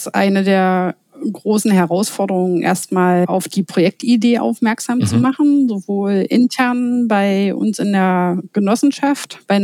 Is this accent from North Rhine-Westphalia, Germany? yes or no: no; Wernigerode, Saxony-Anhalt, Germany; Das habe ich damals in Wernigerode in meiner Heimatstadt